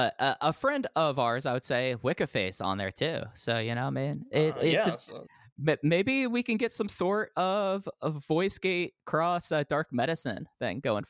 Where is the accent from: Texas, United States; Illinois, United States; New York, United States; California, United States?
Texas, United States; Fort Worth; But 15 years later, I came back, and you know, my hometown, Fort Worth